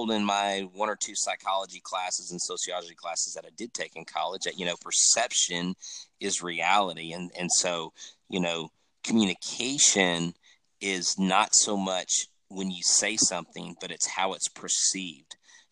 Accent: Texas, United States; I didn't actually grow up in Houston. I grew up around Houston, but I still call myself a Houstonian, right?

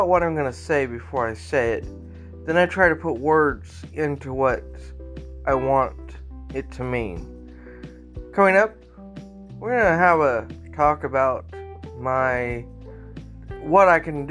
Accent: United States; you know, for me as an American citizen, I would be very pissed off

